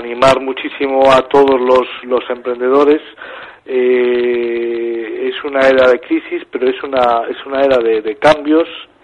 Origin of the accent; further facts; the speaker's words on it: Galicia, Spain; Aquí en mi tierra, en Galicia